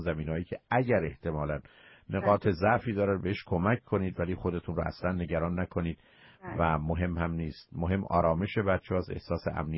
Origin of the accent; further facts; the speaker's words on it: Iran; تو کجایی هستی، به من ایرانی بودم و دوست نداشتم بگم